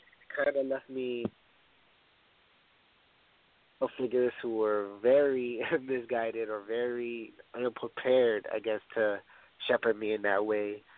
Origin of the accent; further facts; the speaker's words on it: Bronx, New York, United States; I was born and raised in the Bronx to what I thought was a single mom.